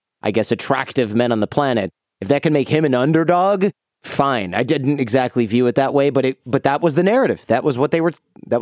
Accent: Michigan, United States; growing up in Michigan, I never saw one of those

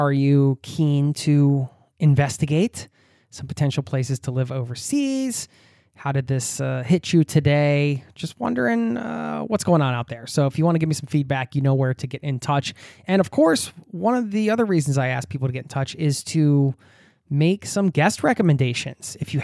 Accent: United States; now in Norway; And you can't get Cheez-Its here in Norway, like the legit Cheez-Its. Yeah, I'm not above some good old-fashioned American junk food, you know?

